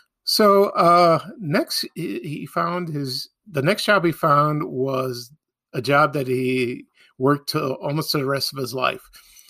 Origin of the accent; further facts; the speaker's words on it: Chicago, Illinois, United States; I will talk a little bit about memories of Father's Day while growing up in Chicago.